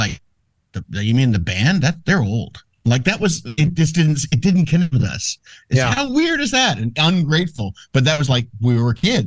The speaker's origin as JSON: {"language": "English", "town": "Scarborough", "region": "Ontario", "country": "Canada", "tie": "born or raised there", "also_born_or_lived": "Richmond Hill", "said": "For me, growing up, like I grew up in Scarborough until we were 15, and then we moved up to Richmond Hill, which was even more humiliating because it was inaccessible."}